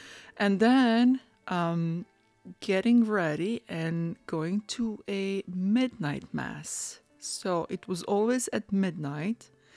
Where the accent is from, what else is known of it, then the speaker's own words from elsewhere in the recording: Croatia; growing up in Croatia or in Europe in general, during Christmas time, there are Christmas markets.